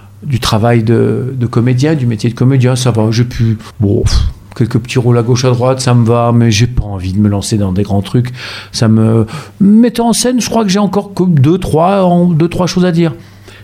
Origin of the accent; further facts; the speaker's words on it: Limoges, Nouvelle-Aquitaine, France; born there; also born or lived in Paris / Lille; Je suis né ici, je suis né à Limoges, puis je suis parti, comme beaucoup de gens. Je suis parti à Paris, puis à Lille, pour mon travail de comédien. Et puis je suis revenu.